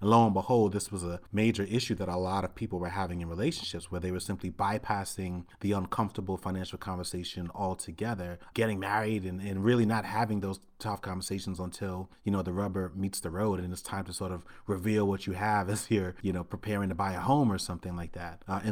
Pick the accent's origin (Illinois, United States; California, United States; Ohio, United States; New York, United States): New York, United States; Brooklyn; I mean, growing up in Brooklyn, one of the fun things we would do was go hang out on the roofs of buildings.